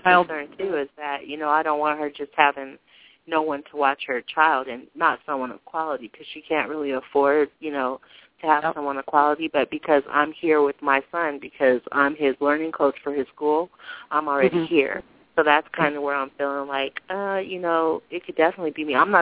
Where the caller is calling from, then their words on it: Colorado, United States; Hello, ladies. … calling from Colorado.